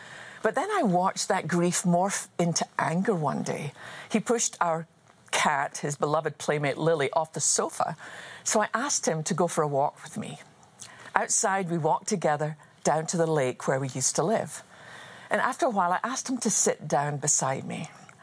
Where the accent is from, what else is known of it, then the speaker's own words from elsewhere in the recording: Scotland, United Kingdom; the stories I've known since I was just a wee girl growing up in Scotland.